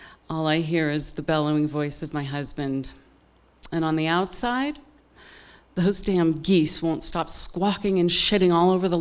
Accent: California, United States; those wildfires that are raging across my home state of California.

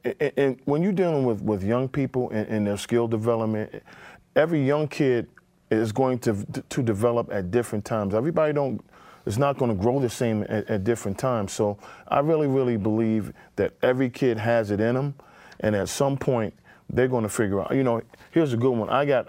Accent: Washington, District of Columbia, United States; Being that I'm from Washington, D.C.

